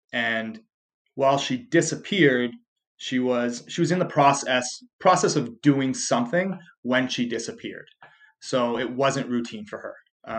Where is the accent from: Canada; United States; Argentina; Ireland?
Canada; I'm Canadian, obviously